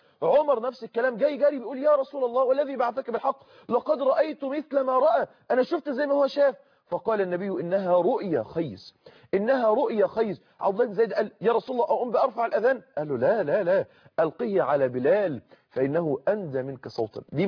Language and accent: Arabic; Egypt; انتوا عارفين مثل عندنا في مصر بيقول لك الجعان بيحلم بسوء العيش